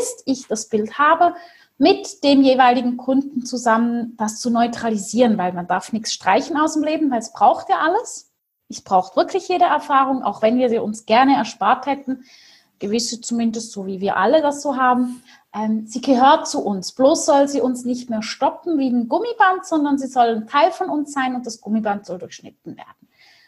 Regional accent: Switzerland; aufgewachsen in der Schweiz, mit vielen Tieren im Wald, auf dem Feld und so richtig romantisch kitschig.

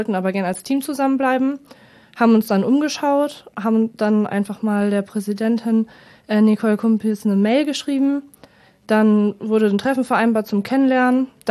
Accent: North Rhine-Westphalia, Germany; Ich komme ursprünglich aus NRW. Meine Eltern kommen allerdings aus der Gegend hier.

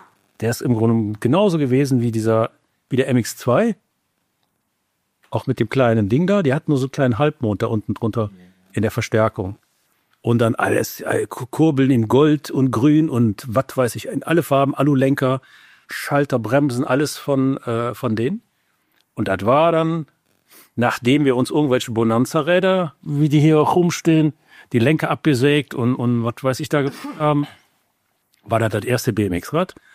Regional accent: Cologne, North Rhine-Westphalia, Germany; Als Kölner hatten wir ja die IFMA

